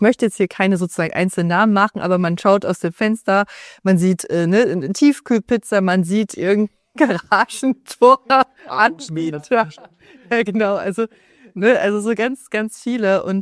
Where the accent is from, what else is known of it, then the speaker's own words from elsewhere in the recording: North Rhine-Westphalia, Germany; born there; denn ich bin ja gebürtige Ostwestfälin.